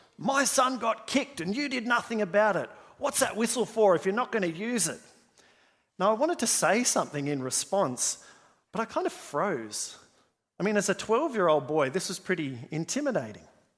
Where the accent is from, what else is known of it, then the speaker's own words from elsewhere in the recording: Canberra, Australian Capital Territory, Australia; And so growing up in Canberra, my dad was heavily involved in our local junior soccer club.